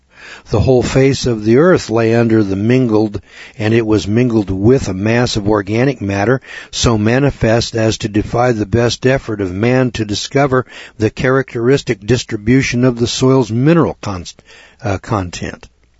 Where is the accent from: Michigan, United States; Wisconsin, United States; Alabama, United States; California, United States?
California, United States